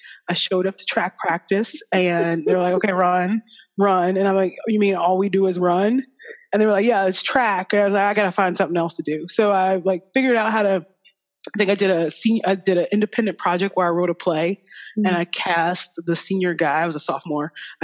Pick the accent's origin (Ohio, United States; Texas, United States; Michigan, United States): Ohio, United States; Cincinnati; now in Lexington, United States; I live in Lexington, Kentucky. I'm from Cincinnati, Ohio, originally. I'm one of three daughters from my mother.